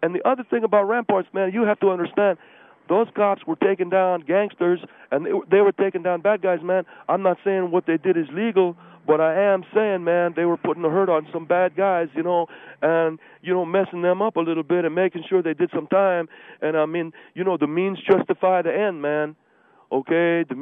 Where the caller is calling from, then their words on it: Monterey Park, California, United States; I'm calling from Monterey Park.